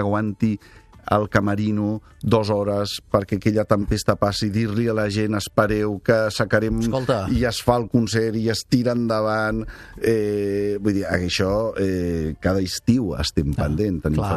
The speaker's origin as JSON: {"language": "Catalan", "town": "Barcelona", "region": "Catalonia", "country": "Spain", "tie": "born there", "lives_now": "Pallars, Spain", "said": "Sí, jo sóc fill, o tinc sang del Pallars, vaig néixer a Barcelona."}